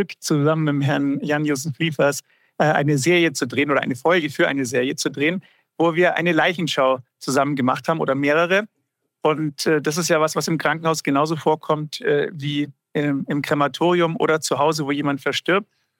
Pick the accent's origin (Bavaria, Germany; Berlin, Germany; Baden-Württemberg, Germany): Bavaria, Germany; Munich; Und ursprünglich komme ich aus München und habe dann im Laufe meines Lebens, meiner Karriere, so ein paar Stationen abgeklappert. Ich war in der Rechtsmedizin in München tätig, in Schweden, in Stockholm, in Österreich, in Salzburg